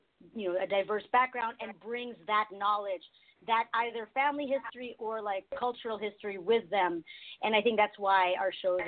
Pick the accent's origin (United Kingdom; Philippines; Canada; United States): Philippines; and I, as a Filipino woman, one of my pet peeves is somebody, like, race-splaining my food.